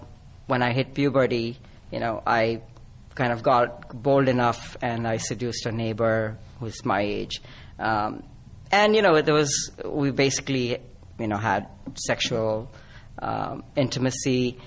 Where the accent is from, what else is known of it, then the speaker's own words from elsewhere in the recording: Mumbai, Maharashtra, India; I grew up in Mumbai, and I lived there through my mid-20s.